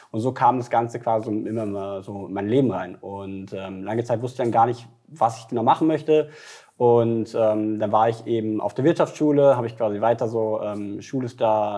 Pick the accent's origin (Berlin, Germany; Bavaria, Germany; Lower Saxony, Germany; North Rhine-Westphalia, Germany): Bavaria, Germany; Munich; ich komme aus München